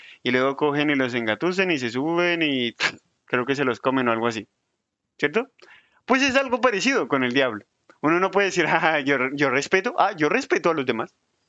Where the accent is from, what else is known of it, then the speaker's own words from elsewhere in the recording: Colombia; yo también soy colombiano